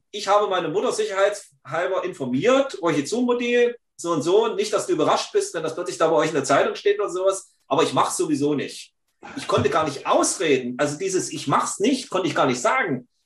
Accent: Thuringia, Germany; Wir hatten ja eingangs davon gesprochen, dass ich von Hause aus Thüringer bin. Ich bin ja in Thüringen geboren und aufgewachsen, in der, sagen wir, tiefkatholischen Rhön.

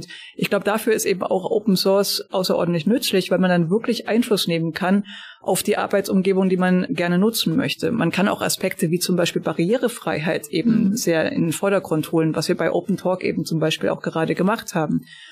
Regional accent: Bavaria, Germany; Und ich selbst bin auch in Franken aufgewachsen

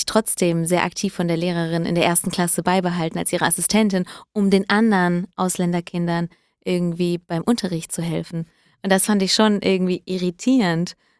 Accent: Hesse, Germany; Genau, ich bin halt in der Nähe von Frankfurt groß geworden.

